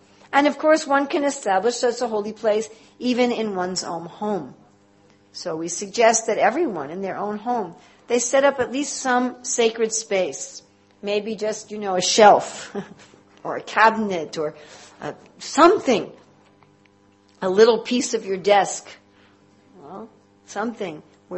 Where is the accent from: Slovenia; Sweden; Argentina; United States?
Slovenia; English is a second language; and I'm from Slovenia.